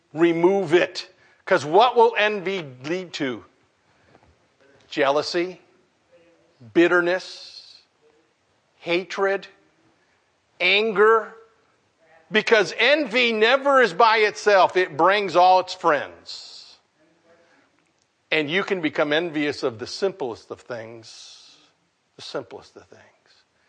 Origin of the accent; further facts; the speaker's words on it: United States; I mean, I'm glad I'm an American.